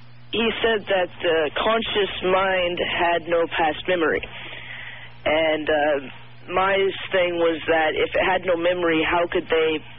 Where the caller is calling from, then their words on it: Idaho, United States; Hello. I'm calling from Idaho.